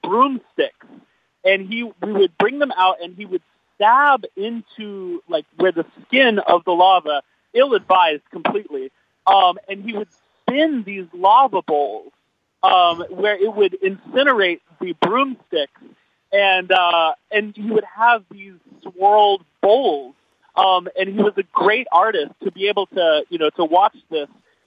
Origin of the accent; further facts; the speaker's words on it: Kona, Hawaii, United States; now in Vermont, United States; I'm calling because I live in Vermont now, but I grew up in Kona on the Big Island of Hawaii.